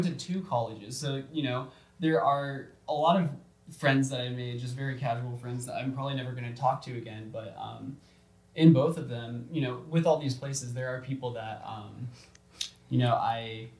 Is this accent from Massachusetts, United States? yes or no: no; Georgia, United States; that is a way that I have been able to talk to the people, from Georgia, from my hometown, and really anyone